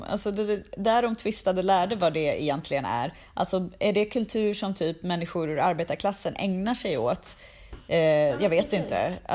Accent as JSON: {"language": "Swedish", "town": "Sandviken", "region": "Gävleborg County", "country": "Sweden", "said": "typ i Sandviken där jag är ifrån."}